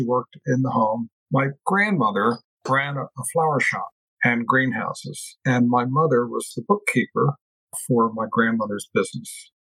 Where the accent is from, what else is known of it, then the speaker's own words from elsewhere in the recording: Pennsylvania, United States; born there; I was born in Pennsylvania, Dover County, near Philadelphia.